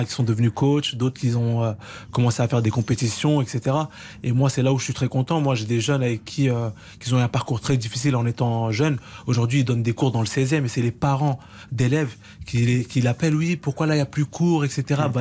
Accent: Dakar, Senegal; born there; Je suis né à Dakar

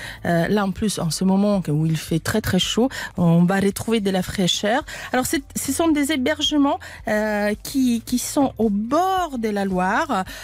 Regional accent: Italy; French is a second language; now in Dijon, France; Alors vous savez, je suis italienne, les Italiens sont superstitieux

